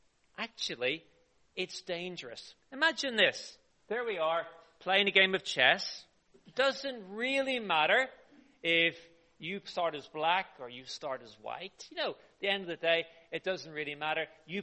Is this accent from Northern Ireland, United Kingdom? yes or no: yes; Northern Ireland, United Kingdom; And when I grew up in Northern Ireland, everything was black and white.